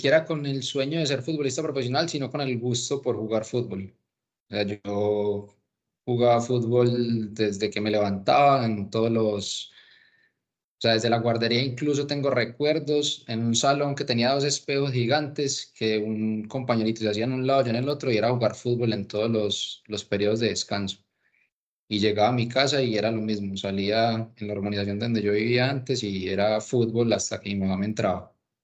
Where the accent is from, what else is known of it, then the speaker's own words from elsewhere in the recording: Medellín, Antioquia, Colombia; born there; Nací en Medellín, 3 de octubre del 91.